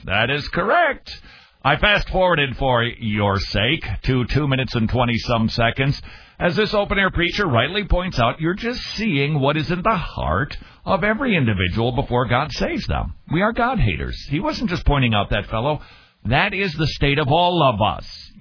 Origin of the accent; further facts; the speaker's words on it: United States; As an American, I don't know that I've ever been more proud.